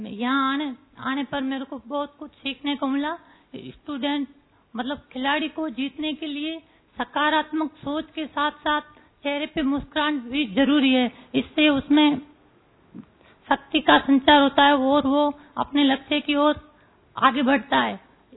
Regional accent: Jaipur, Rajasthan, India; जयपुर से आया हूँ।

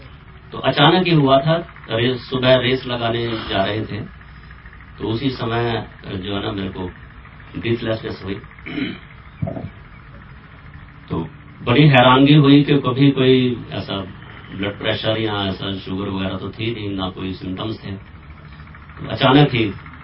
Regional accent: Kurukshetra, Haryana, India; कुरुक्षेत्र हरियाणा का रहने वाला हूँ

